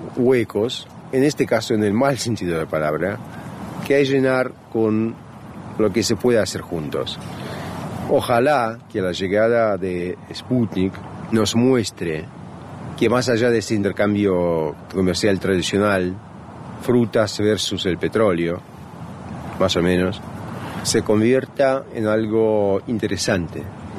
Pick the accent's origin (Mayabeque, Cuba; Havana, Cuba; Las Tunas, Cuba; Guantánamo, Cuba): Havana, Cuba; born there; also born or lived in Uruguay; Bueno, muy entre comillas soy un cubano, porque, bueno, nací técnicamente en La Habana.